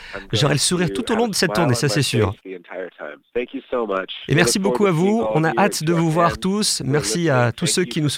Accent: California, United States; Vous savez, on est des Californiens

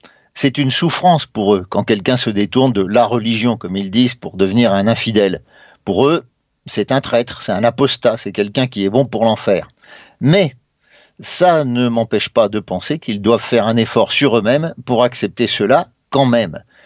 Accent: France; Mais chez nous, en France, quand dans une famille

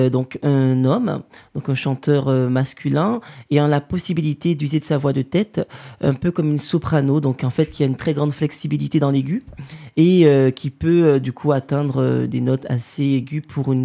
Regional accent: Martinique, France; moved away as an adult; moi j'ai quitté la Martinique donc à 18 ans après donc mon baccalauréat, je me suis installée en France pour justement poursuivre mes études

